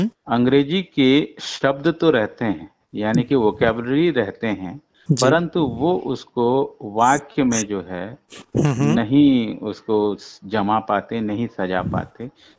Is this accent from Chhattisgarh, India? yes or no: yes; Saraipali, Chhattisgarh, India; मैं सराईपाली विकास खंड से हूँ